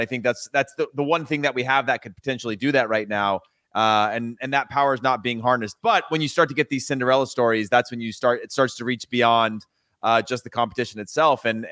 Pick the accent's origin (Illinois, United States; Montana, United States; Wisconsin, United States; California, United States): California, United States; I grew up in the Central Valley